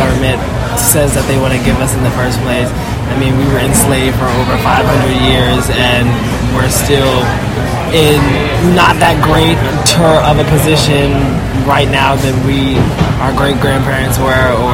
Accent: Philadelphia, Pennsylvania, United States; I'm from West Philly.

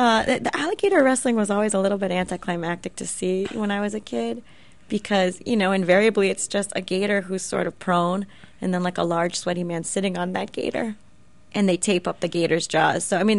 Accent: Miami, Florida, United States; I grew up in Miami, yeah.

